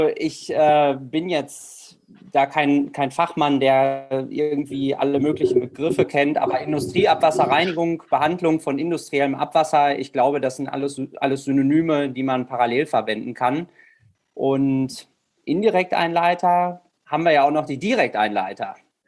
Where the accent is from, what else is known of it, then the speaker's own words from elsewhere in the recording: Rheine, North Rhine-Westphalia, Germany; ich komme aus Rheine, bin 30 Jahre alt